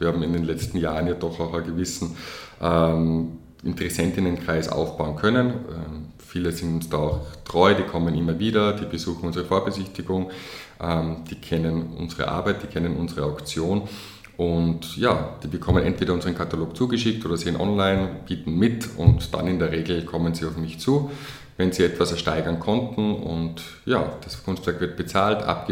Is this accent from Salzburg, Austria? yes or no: yes; Salzburg, Austria; Ich komme ursprünglich aus Salzburg und habe dann in Wien Kultur- und Sozialanthropologie studiert.